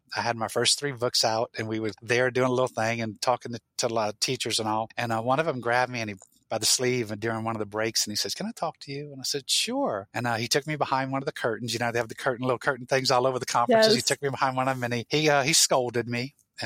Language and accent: English; Louisiana, United States; I'm true Cajun and I'm true South Louisiana. I have an airboat.